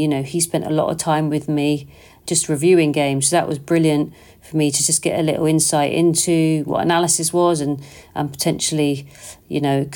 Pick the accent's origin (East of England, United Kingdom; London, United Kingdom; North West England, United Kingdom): East of England, United Kingdom; born there; I was born in Essex, so I was a Tottenham supporter growing up.